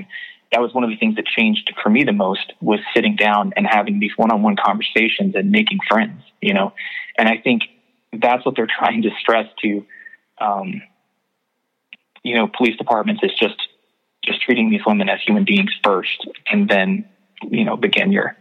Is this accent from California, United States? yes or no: no; Knoxville, Tennessee, United States; I thought at one place I felt safe screening the documentary was in Knoxville, my hometown, because it's not, you know, I knew a lot of people there.